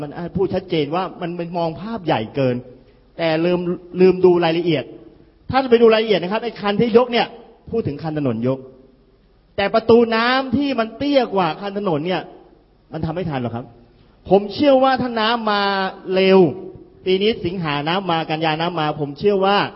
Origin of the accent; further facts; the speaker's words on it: Nakhon Pathom, Thailand; ผมก็เป็นคนนครปฐมคนหนึ่งนะ